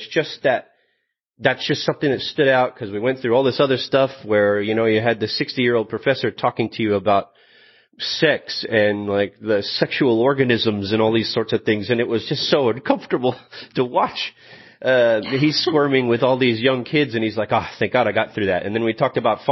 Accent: Midland, Texas, United States; I came from Midland, Texas. That's, I don't know if you guys know where that is, but it's about 5 hours west of you.

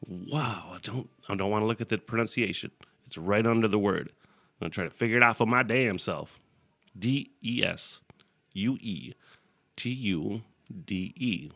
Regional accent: Michigan, United States; Detroit, obviously the biggest city in my home state of Michigan

